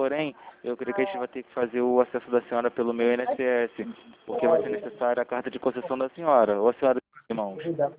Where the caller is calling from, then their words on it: Rio de Janeiro, Brazil; Eu falo aqui do bairro do Meia, no Rio de Janeiro.